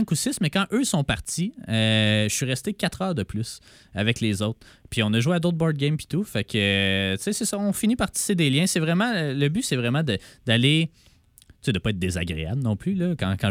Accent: Sherbrooke, Quebec, Canada; Ça m'a donné l'occasion de dire que je suis de Sherbrooke

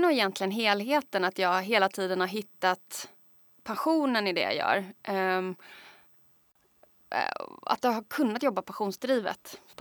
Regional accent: Småland, Sweden; Jag är uppvuxen i Småland där Centerpartiet är väldigt starka.

